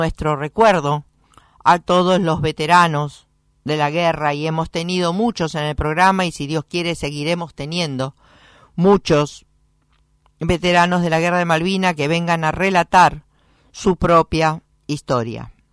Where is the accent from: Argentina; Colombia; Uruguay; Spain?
Argentina; como argentinos, tenemos que estar orgullosos de haber sido el país que tuvo el primer papa